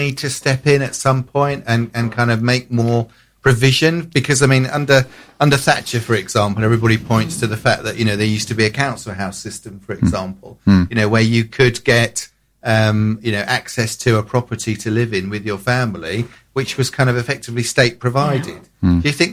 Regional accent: Germany; I grew up in Germany where everybody pretty much rents.

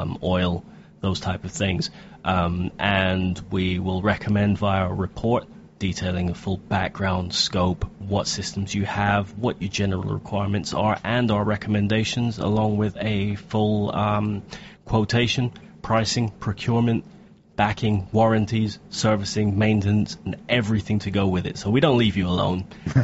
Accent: Rochester, South East England, United Kingdom; I am from Rochester.

